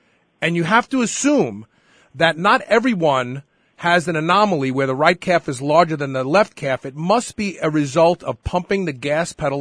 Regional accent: Queens, New York, United States; I worked at the racetrack when I was in high school growing up in Queens.

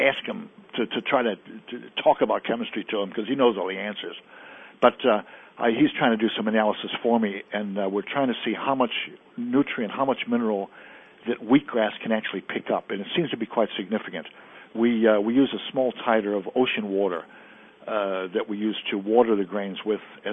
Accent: Chicago, Illinois, United States; when I was a young kid, the neighborhood I grew up in Chicago

